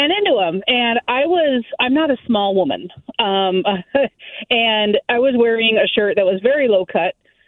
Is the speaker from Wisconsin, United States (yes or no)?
no; Kingston, Washington, United States; So I grew up in Kingston, Washington, and we had this neighbor.